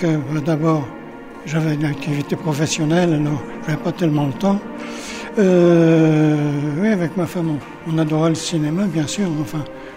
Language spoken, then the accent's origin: French; Paris, Île-de-France, France; now in Brussels, Belgium; je suis parisien. Je suis parisien, donc j'habite Bruxelles quand même depuis longtemps.